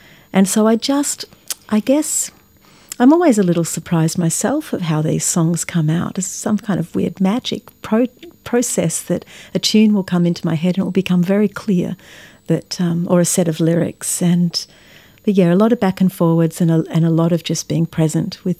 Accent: Melbourne, Victoria, Australia; growing up in Melbourne, I wish I had have taken more notice. There's so many Greek speakers here.

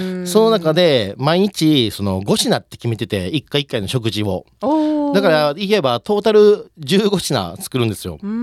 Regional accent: Osaka, Japan; now in Australia; やっぱり大阪出身なんでお好み焼き食べたいなってめっちゃ思う時ありますけどね。

